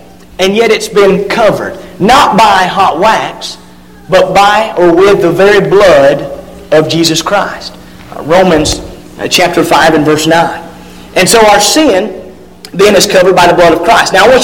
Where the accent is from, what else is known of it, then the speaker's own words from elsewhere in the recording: Georgia, United States; I was born and raised in Northwest Georgia. Always been a Braves fan